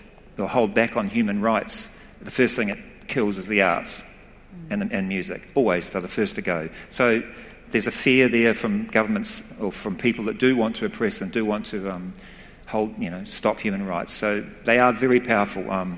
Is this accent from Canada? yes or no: no; New Zealand; I'm from New Zealand, and in New Zealand we have a thing called a word called whānau.